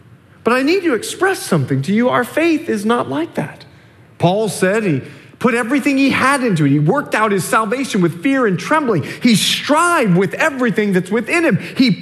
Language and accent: English; Bahamas; now in United States; See, I grew up in the Bahamas, and the statistic in that nation is that one out of two homes do not have a father living in that nation.